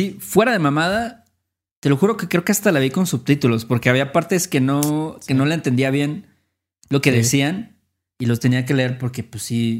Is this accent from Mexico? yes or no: yes; Mexico; Todos somos